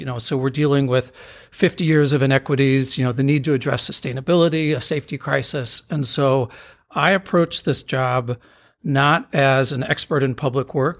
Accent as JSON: {"language": "English", "town": "Omaha", "region": "Nebraska", "country": "United States", "tie": "born or raised there", "said": "because I grew up in Omaha, Nebraska."}